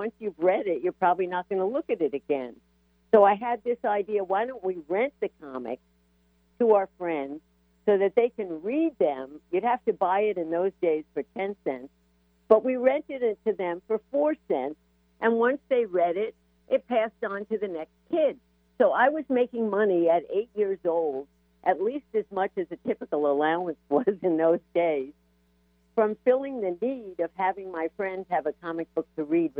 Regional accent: New York, United States; I was raised in New York in the suburbs.

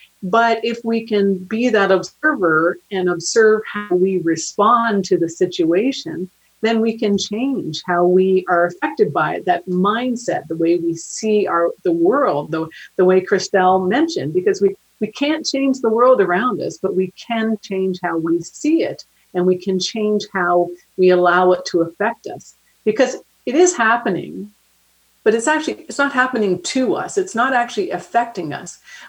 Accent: Canada; I'm from Canada, in one of the largest banks in Canada

